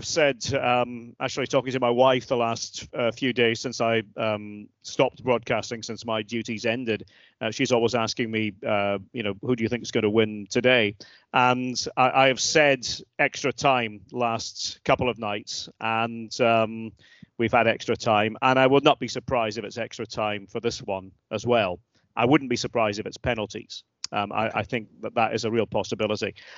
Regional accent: Scotland, United Kingdom; because I'm a Scot, as I said, and I grew up in an environment where we were, you know, shown English media in Scotland all the time.

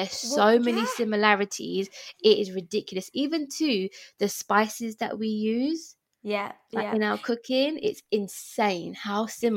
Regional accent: London, United Kingdom; I grew up in East London and although there's a massive Asian community there, you know, Indian community, you've got so many types of Asians as well.

